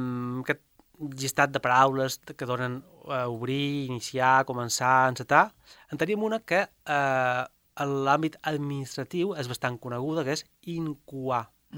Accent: Ibiza, Balearic Islands, Spain; jo som de Vicenç, a Vila

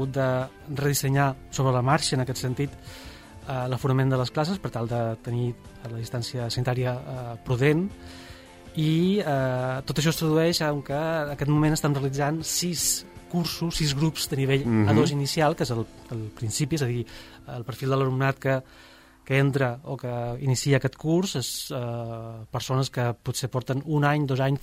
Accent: Ibiza, Balearic Islands, Spain; tinc 46 anys, som d'Eivissa, en el meu cas.

